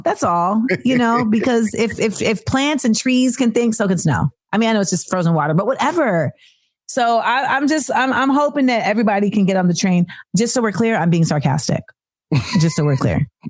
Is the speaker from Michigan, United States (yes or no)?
no; Florida, United States; Because when I was growing up in Florida, we was learning all about the limestone water table and how Florida gonna go underwater.